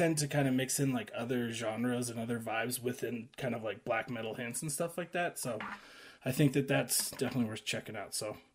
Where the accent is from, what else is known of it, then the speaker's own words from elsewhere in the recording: Salt Lake City, Utah, United States; I am from Salt Lake City, Utah.